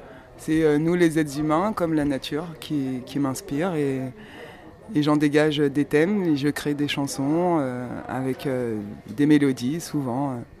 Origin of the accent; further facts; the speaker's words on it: Cape Verde; je suis africaine, donc je viens des îles du Cap-Vert. C'est une archipel qui se trouve au large de la côte africaine.